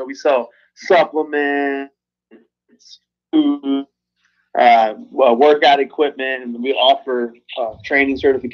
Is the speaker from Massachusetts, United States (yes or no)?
no; Austin, Texas, United States; Yeah, I grew up here in Austin, Texas.